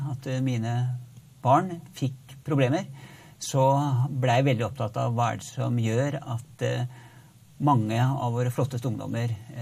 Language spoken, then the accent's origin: Norwegian; Porsgrunn, Telemark, Norway; Og så ble jeg også med i det kristne ungdomsarbeidet hjemme i Porsgrunn.